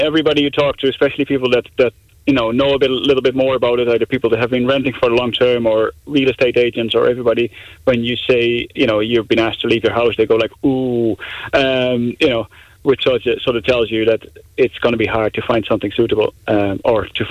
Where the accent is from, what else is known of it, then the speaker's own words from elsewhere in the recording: Netherlands; moved away; when we were looking for a house to live here when we came from Holland, you know, we kind of fell in love with it.